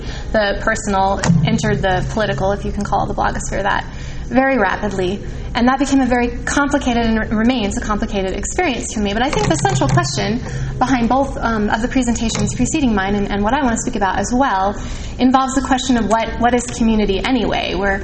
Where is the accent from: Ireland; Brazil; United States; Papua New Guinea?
United States; West Coast; Also, I talk way too fast because I'm from the West Coast.